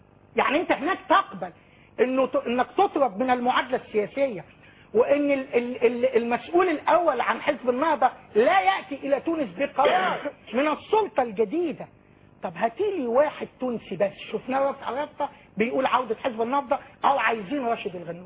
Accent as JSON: {"language": "Arabic", "country": "Egypt", "said": "إذا كان هناك من تدعمهم عندنا في مصر"}